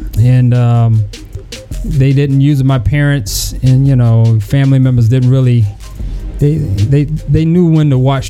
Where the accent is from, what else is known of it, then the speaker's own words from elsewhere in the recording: Spartanburg, South Carolina, United States; Man, born and raised in Spartanburg, SC. What you know about the Sparkle City, baby?